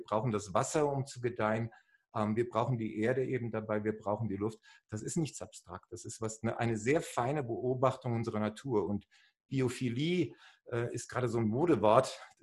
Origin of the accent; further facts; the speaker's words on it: Germany; Ja, also ich komme eigentlich hier aus Deutschland, aber schon als Kind hat es mich immer nach außen gezogen.